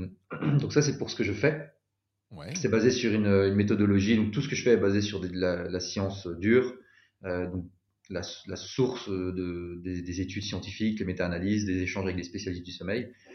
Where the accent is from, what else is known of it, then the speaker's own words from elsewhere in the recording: Belgium; accent: Belgian; Je suis rentré en Belgique, puisque les personnes les plus aguerries auront entendu mon accent belge